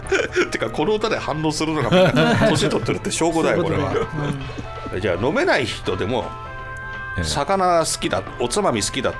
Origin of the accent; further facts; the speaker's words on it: Tohoku, Japan; いや僕は東北の人間だからかもしれないけど